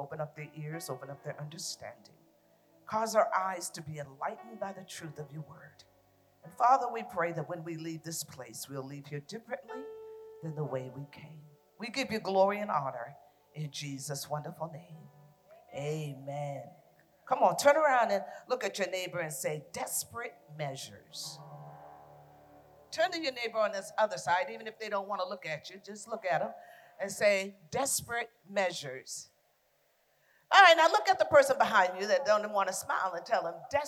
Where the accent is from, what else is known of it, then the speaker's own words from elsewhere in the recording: Boston, Massachusetts, United States; I am a diehard Patriot fan because I'm from Boston.